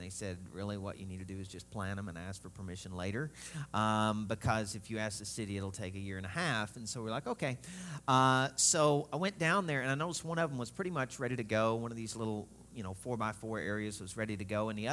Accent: Arkansas, United States; I'm sorry, but, you know, I'm from Arkansas. We do weird things.

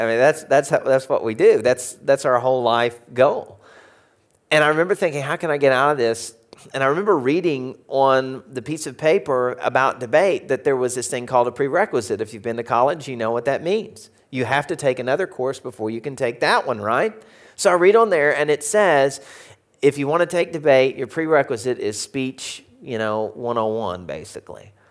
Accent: Arkansas, United States; It's not just because I'm from Arkansas.

